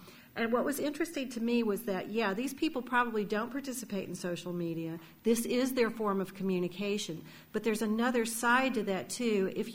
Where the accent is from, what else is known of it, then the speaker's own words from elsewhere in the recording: Tennessee, United States; In case you guys can't tell, I'm from the South. I should have said, in case you can't tell, I'm from the South. So I'm from East Tennessee